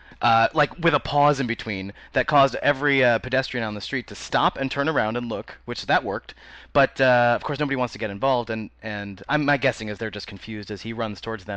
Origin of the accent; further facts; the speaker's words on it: Connecticut, United States; No, I'm from Connecticut. A little town in Connecticut.